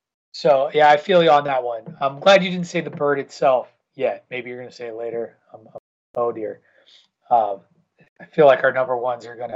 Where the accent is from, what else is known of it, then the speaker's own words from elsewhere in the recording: Midwest, United States; now in New England, United States; Where I will have been in New England longer than I was a Midwesterner. But I am still a Midwesterner at heart when it comes to food.